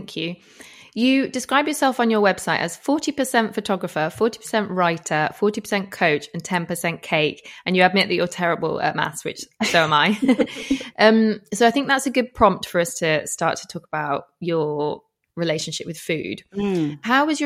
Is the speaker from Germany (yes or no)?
no; Yorkshire and the Humber, United Kingdom; We're both from West Yorkshire, yes. Although you still live there and I sadly don't.